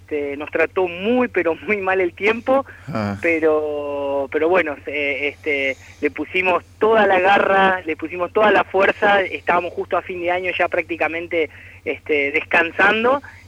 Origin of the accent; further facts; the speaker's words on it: Zapala, Neuquén, Argentina; born there; also born or lived in Córdoba; now in Rafaela, Argentina; Sí, yo soy nacido en Zapala, Neuquén. Pero ya hace 10 años que claro, estoy hecho un rafaelino.